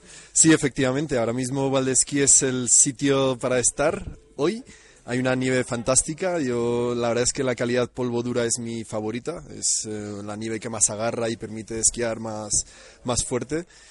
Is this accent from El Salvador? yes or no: no; Madrid, Community of Madrid, Spain; Me pilla más cerca de casa porque soy madrileño